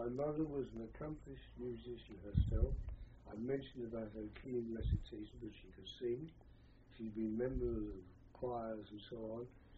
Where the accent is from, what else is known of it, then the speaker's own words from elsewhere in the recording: New York, United States; where I was born, and I came from New York and the rest of it.